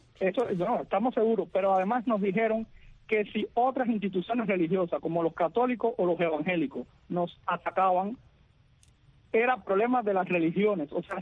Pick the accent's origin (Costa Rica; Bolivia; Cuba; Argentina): Cuba; somos cubanos también